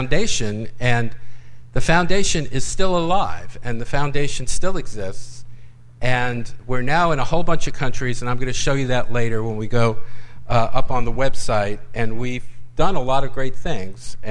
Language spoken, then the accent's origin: English; Long Island, New York, United States; Elliot is a Democrat from New York City, and I grew up on Long Island. And we would talk New York stuff on the floor of the House.